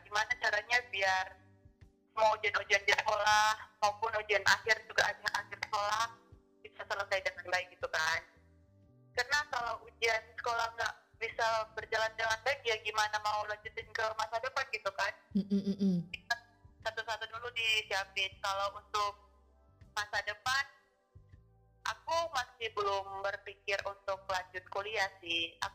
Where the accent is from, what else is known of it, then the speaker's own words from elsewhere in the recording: Gunungsitoli, North Sumatra, Indonesia; asalku dari Gunung Stoli, Pulau Nias, Sumatera Utara.